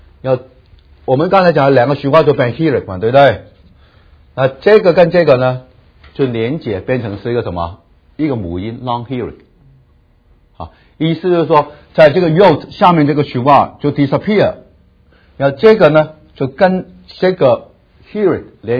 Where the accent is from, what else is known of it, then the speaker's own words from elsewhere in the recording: China; 所以我们中国人学希伯来文是很容易啊